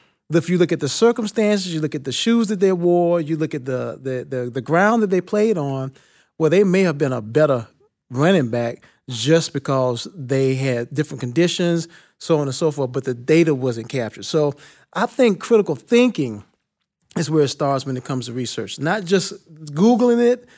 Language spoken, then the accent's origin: English; Bible Belt, United States; I had to read the Bible because, you know, I come from the Bible Belt